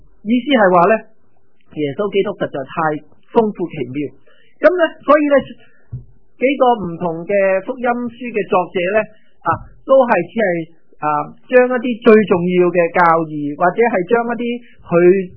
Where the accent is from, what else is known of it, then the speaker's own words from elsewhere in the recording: China; 咁我哋係中國人